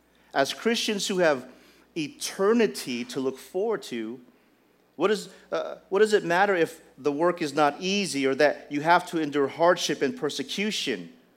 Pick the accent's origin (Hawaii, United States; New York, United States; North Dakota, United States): Hawaii, United States; I come from Hawaii and driving here is kind of crazy.